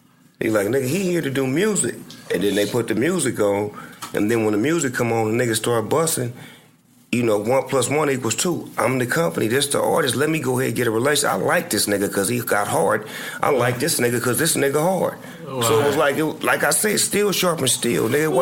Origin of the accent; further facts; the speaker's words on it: Long Beach, California, United States; I'm from Long Beach. Compton was closer.